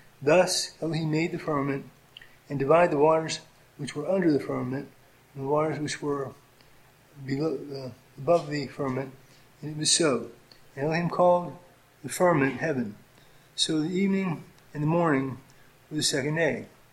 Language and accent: English; Pennsylvania, United States; We're from Pennsylvania originally, and it's full of old people.